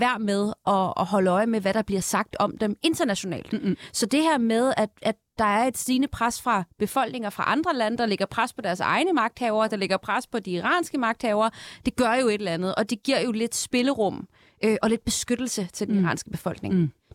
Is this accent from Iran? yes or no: yes; Iran; now in Denmark; Fordi mine forældre er tidligere iranske statsborgere, nu danske statsborgere, så kan de jo se på mit efternavn og på, hvordan jeg ser ud, at jeg er iraner.